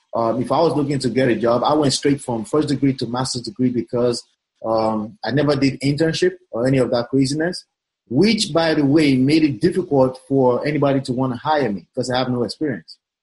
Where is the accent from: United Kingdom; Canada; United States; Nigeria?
Nigeria; I'm Nigerian